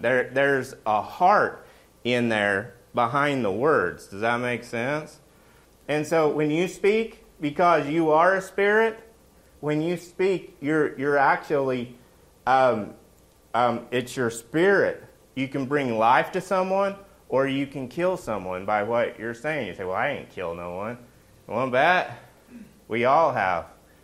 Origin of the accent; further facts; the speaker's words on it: Oklahoma, United States; I'm from Oklahoma.